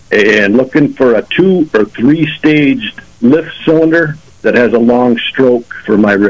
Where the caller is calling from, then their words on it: Mount Morris, New York, United States; Calling from Mount Morris?